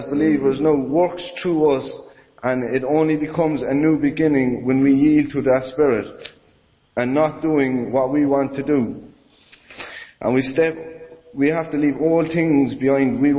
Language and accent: English; Ballincollig, Munster, Ireland; now in Dublin, Ireland; So I'm from Cork and I'm from Ballincollig. I'm up in Dublin at the moment